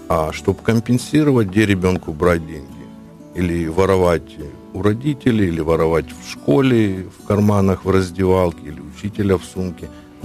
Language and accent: Russian; Kyiv, Ukraine; Мені 47 років буде в октябрі місяці. Я коренной киевлянин, родился на лесном массиве.